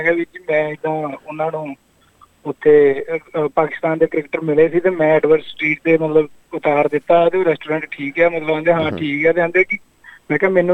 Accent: Atliwal, Punjab, India; moved away; district ਮੇਰਾ ਅੰਮ੍ਰਿਤਸਰ ਹੈ ਜੀ, ਪੰਜਾਬ ਤੋਂ ਅੰਮ੍ਰਿਤਸਰ ਡਿਸਟ੍ਰਿਕਟ, ਅਤੇ ਰਾਇਆ ਸਾਂਸੀ ਗੁਰੂ ਰਾਮਦਾਸ ਏਅਰਪੋਰਟ ਦੇ ਲਾਗੇ ਸਾਡਾ ਪਿੰਡ ਹੈ ਜੀ ਅਤਲੀਵਾਲ

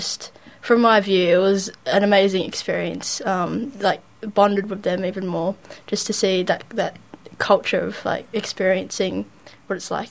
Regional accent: Australia; growing up in Australia, we were quite surrounded by cricket.

